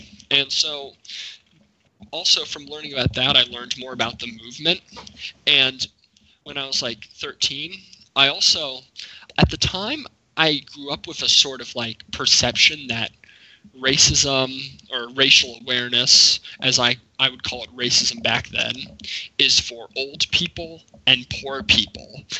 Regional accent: East Coast, United States; So I grew up on the East Coast in a major northern city.

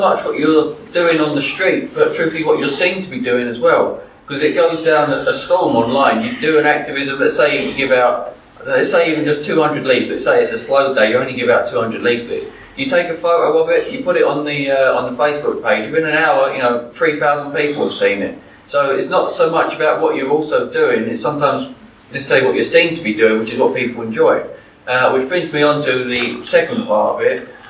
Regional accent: Romford, London, United Kingdom; I'm from Romford, East London.

